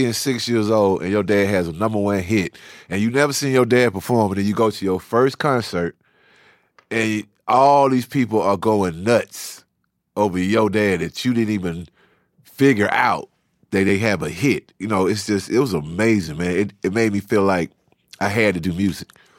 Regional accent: Savannah, Georgia, United States; also born or lived in Atlanta; I've always been proud of the fact that we came from Savannah, and my dad was kind of a prodigy when he was younger

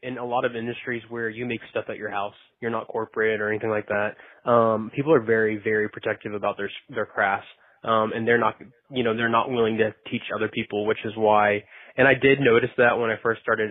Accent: Florida, United States; moved away as an adult; now in Fort Worth, United States; I'm from Florida. I grew up there. I went to the University of Florida.

